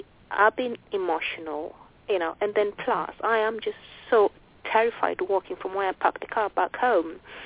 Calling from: England, United Kingdom; I'm calling from England.

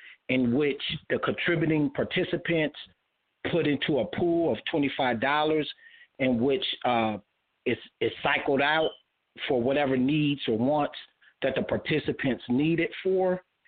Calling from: Greenville, South Carolina, United States; Brother Johnny X, I'm calling from the Greenville area of South Carolina.

